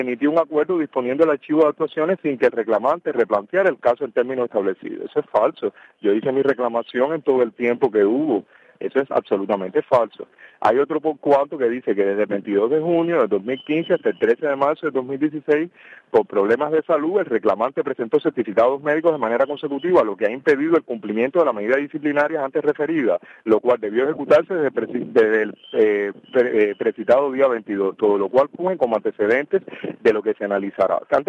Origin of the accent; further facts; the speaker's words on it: Cuba; yo sencillamente soy un ciudadano cubano